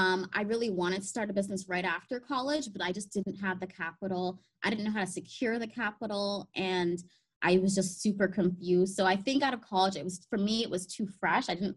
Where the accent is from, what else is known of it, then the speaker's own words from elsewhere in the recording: Canada; But born and raised in Canada. I love living here. The diversity is amazing. And yeah, I'm just really happy and proud to be Canadian.